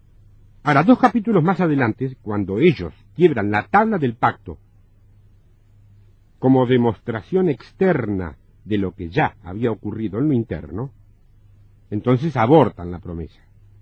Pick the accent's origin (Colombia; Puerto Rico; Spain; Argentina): Argentina; Si yo me voy a vivir a Alemania, sigo siendo argentino.